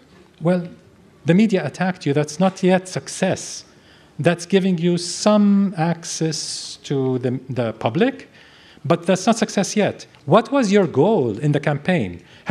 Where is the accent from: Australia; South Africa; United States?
South Africa; I mean, we understand misery. Believe us, we're South African. We know.